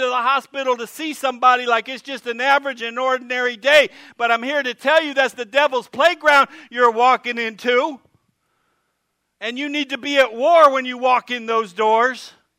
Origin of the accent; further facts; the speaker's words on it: Fort Lauderdale, Florida, United States; I'm from Fort Lauderdale. Y'all don't have no bad neighborhoods here.